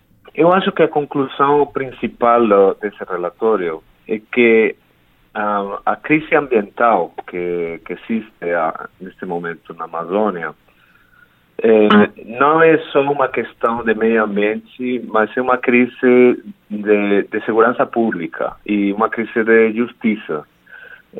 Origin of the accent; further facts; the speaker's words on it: Spain; Portuguese is a second language; Eu sou espanhol.